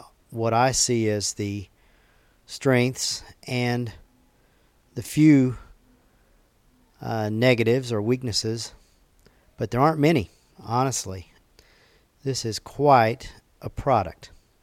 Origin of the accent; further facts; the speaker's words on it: College Station, Texas, United States; from College Station, Texas.